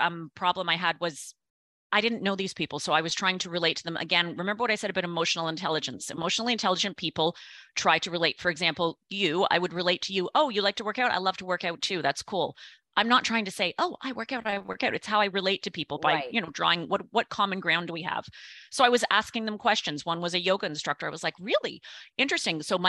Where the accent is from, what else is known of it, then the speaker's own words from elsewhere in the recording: Canada; And the first year I was there from Canada, there was a girl who was there from Melbourne.